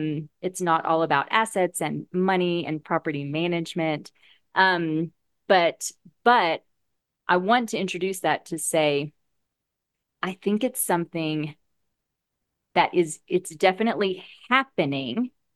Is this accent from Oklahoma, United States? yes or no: yes; Oklahoma, United States; now in Texas, United States; And I think it's because I'm in Texas. There, I grew up in Oklahoma. So very Bible Belt.